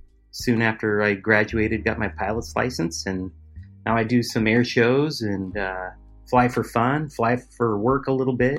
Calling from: Washington, United States; Yeah, I'm on the West Coast. It's in Washington State, just south of the rainforest. So lots of trees.

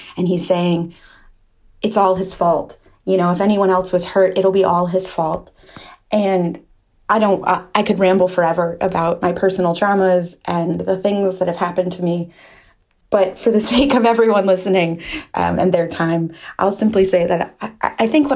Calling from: New York, United States; I am from New York.

